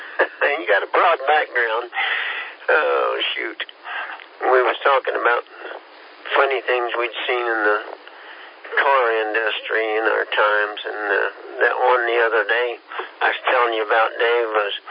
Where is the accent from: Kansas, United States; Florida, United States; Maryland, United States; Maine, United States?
Kansas, United States; I'm from Kansas, you know.